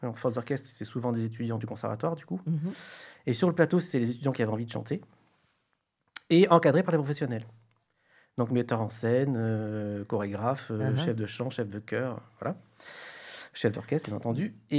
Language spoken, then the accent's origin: French; Provence-Alpes-Côte d'Azur, France; je me suis pointé au conservatoire de Toulon, puisque je suis originaire du Var.